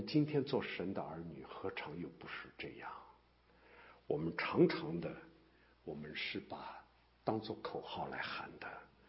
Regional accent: Shanghai, China; 那么我是上海人啊，上海话不叫巷子，巷子是北方话，上海话叫弄堂啊。

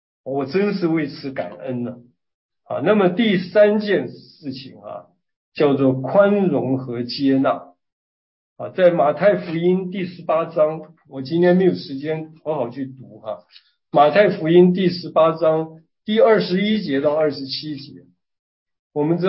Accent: China; 我们在北美生活，有时候会碰见一些西国的弟兄姊妹，就是我们中国人讲老外他们呢是讲英文的

